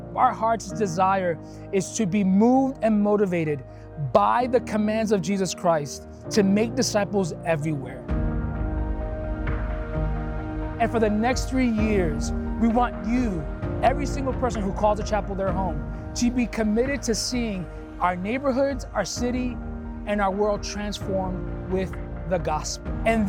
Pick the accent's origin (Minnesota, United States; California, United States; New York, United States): New York, United States; Bronx; I remember a time when I was in my teenage years. I grew up in the Bronx, went to a small little church.